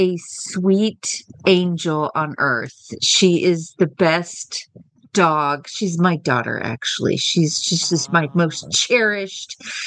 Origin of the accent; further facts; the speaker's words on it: Kemp, Texas, United States; from Kemp, Texas